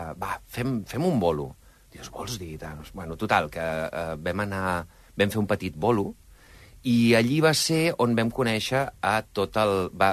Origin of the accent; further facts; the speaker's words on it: Catalonia, Spain; jo sóc el català del grup